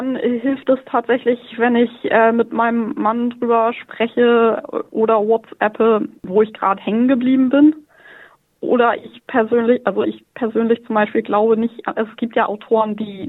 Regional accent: Hamburg, Germany; now in Sydney, Australia; Ich bin aus dem hohen Norden.

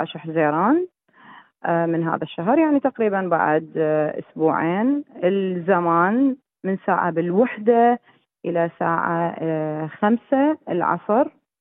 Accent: Baghdad, Baghdad Governorate, Iraq; moved away as an adult; now in Australia; لما طلعت من العراق من بغداد تحديدا قسرا، ما كان الموضوع يعني قراري

